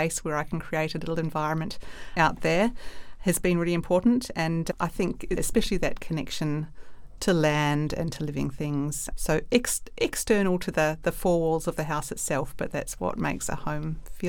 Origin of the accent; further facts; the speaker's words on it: Canberra, Australian Capital Territory, Australia; moved away as an adult; now in New Zealand; Yeah. So I grew up in Canberra in Australia, having moved there with my mum. And then 5 years ago, moved back to Aotearoa with my partner and children.